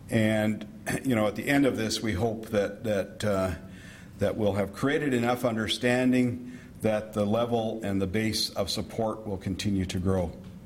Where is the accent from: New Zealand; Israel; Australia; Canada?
Canada; Cowichan, British Columbia; And I'm from Cowichan on Vancouver Island.